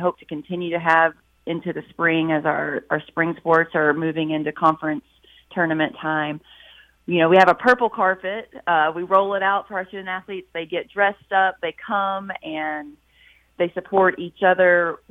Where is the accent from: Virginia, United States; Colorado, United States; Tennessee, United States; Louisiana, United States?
Tennessee, United States; Nashville; I'm actually from Nashville.